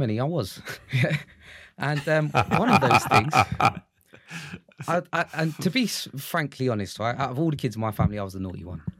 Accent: Walthamstow, London, United Kingdom; also born or lived in Hackney; So I was born in Hackney, grew up in Walthamstow and always lived around there.

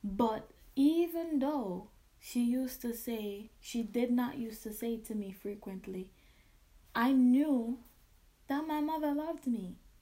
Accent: Jamaica; Growing up in Jamaica, my mother, I don't recall my mother ever used to saying to me, I love you.

